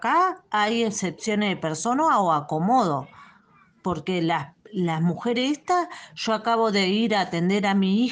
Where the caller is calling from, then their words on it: Carmen de Patagones, Buenos Aires Province, Argentina; Hola, soy una vecina de Carmen de Patagones.